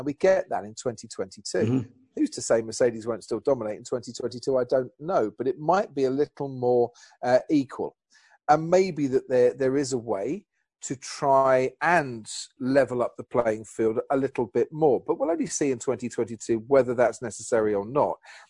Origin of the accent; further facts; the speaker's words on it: Stevenage, East of England, United Kingdom; here I am, I'm a boy from Stevenage, he's a boy from Stevenage. We quite often talk about the fact that, you know, we've come from Stevenage to F1 and around the world